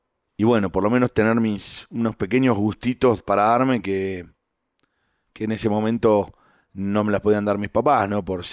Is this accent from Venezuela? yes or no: no; San Isidro, Buenos Aires Province, Argentina; Y yo nací en Buenos Aires. Nosotros vivíamos en San Isidro, que es la provincia de Buenos Aires, que es en las afueras. Yo iba a un colegio católico, donde mi vivía a 4 cuadras del colegio.